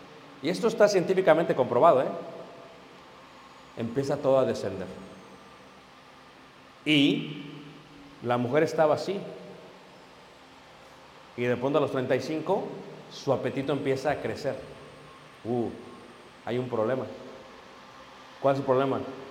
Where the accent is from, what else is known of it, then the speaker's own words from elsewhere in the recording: Mexico; Vivimos en un país corruptor. ¿Ok? Soy mexicano. Es un país corrupto.